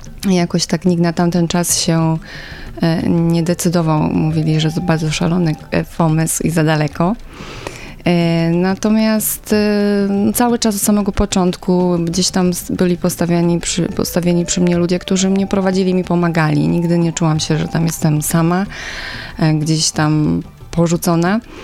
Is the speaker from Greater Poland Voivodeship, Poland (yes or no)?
yes; Buk, Greater Poland Voivodeship, Poland; bo pochodzę z Buku pod Poznaniem.